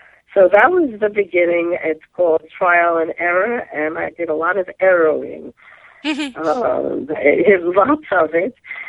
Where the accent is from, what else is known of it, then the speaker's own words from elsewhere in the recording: New York, United States; accent: New York; you would hear my New York accent coming from there.